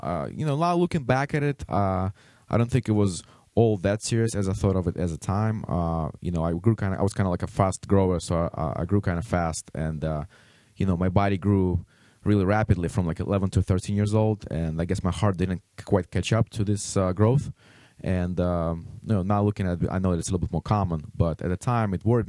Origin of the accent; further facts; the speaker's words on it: Belarus; English is a second language; So, you know, basically I was born in Belarus, which is one of the former satellites of Soviet Union. And growing up, I lived right in the center of the city across the street from a circus.